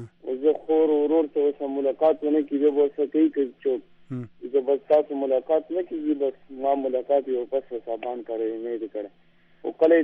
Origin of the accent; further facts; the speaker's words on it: Khyber Pakhtunkhwa, Pakistan; زه د ورګزو ایجنسی سره تعلق ساتم.